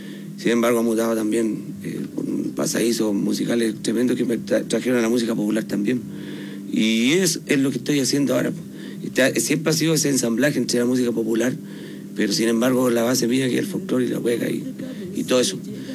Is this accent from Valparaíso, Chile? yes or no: no; Yungay, Ñuble, Chile; Yo soy de Yungay, suena guasa.